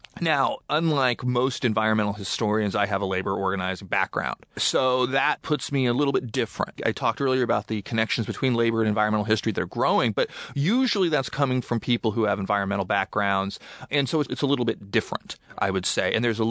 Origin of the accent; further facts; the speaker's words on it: Springfield, Oregon, United States; So in some ways, I think growing up in Springfield, if anything, made me feel that divide and those questions even more because the cultural divide was right there.